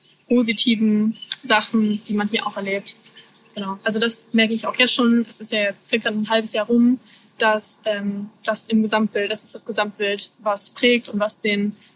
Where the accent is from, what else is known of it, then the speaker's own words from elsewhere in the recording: Germany; als ich aufgewachsen bin in Deutschland.